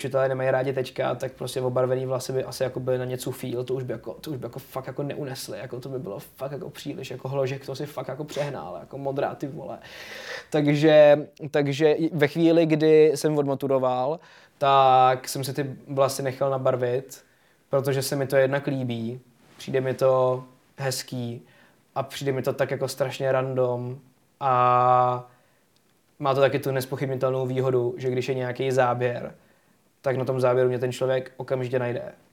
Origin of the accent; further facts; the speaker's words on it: Plzeň, Plzeň Region, Czechia; A já říkám, hele, víš, jako já jsem z Plzně a ty jsi z Prahy.